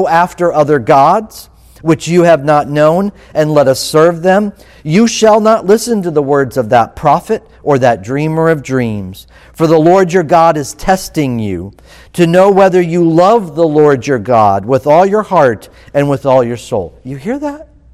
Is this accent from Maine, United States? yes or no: no; Florida, United States; Growing up in Florida, there were times when I was walking somewhere and there was a fruit tree